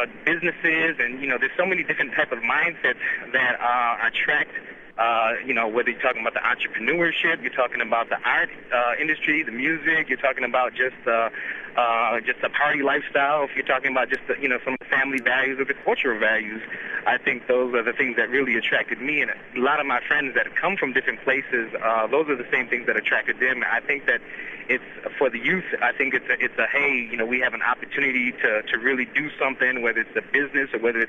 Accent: Minnesota, United States; moved away as an adult; now in Atlanta, United States; I actually live in Atlanta, and I'm headed back there driving from my home state of Minnesota. I moved to Atlanta in like 95, just before the Olympics

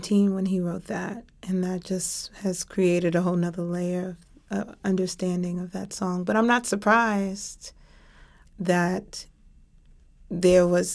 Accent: New York City, New York, United States; In a lot of ways, it kind of reminds me of growing up in New York City, where you have to grow up really fast and you mature really quickly because of what's going on around in your environment.

